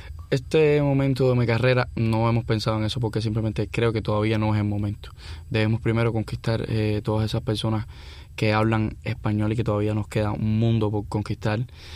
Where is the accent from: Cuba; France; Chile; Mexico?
Cuba; nosotros somos de Cuba